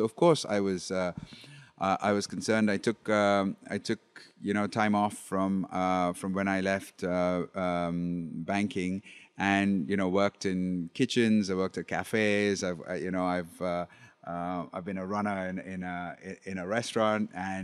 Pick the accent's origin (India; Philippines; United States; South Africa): India; I grew up in India with my father, who was an admiral in the Navy